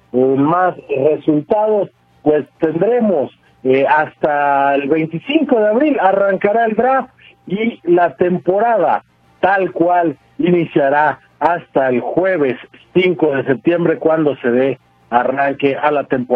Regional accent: Mexico; Pues nos espera muchísimo, especialmente como mexicanos

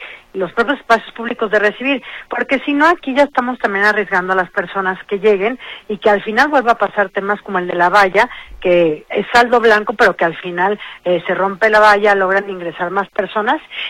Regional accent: Mexico; que nos emocionemos como mexicanos que somos

